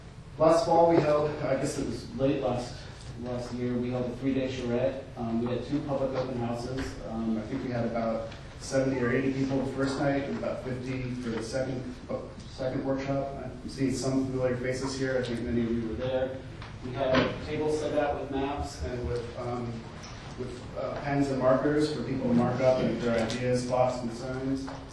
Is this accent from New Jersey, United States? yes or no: no; Durham, North Carolina, United States; with Alpha Planning and Design. I'm from Durham, North Carolina